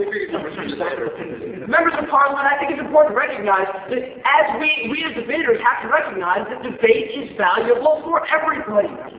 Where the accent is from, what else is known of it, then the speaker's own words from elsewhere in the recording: England, United Kingdom; my Tonsi accent and the fact that I come from England